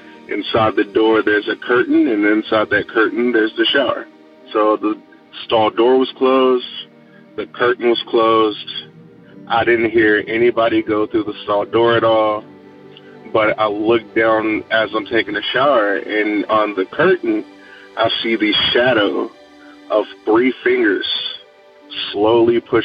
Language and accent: English; Lexington, Kentucky, United States; I am from Lexington, Kentucky.